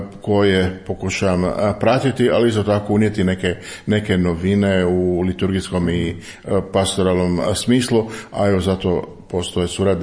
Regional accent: Đakovo, Osijek-Baranja County, Croatia; born there; Ja sam svećenik 39 godina, rođen sam u Đakovu 1984.

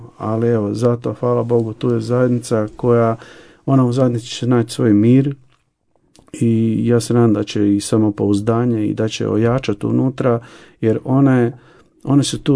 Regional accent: Jastrebarsko, Zagreb County, Croatia; ali i stalno bila po novinama, po radiju tamo kod nas, u Jaskanski lokalnim.

